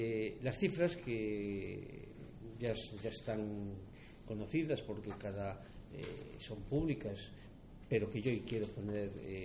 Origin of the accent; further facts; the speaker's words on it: Galicia, Spain; Tenemos que estar como gallegos, yo creo que orgullosos